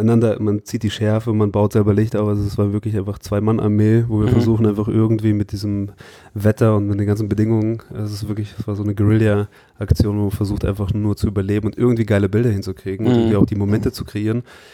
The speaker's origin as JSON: {"language": "German", "region": "Hesse", "country": "Germany", "tie": "born or raised there", "said": "meine kleine Heimatstadt, wo ich aufgewachsen bin, bei Frankfurt, gibt es halt ein … Festival."}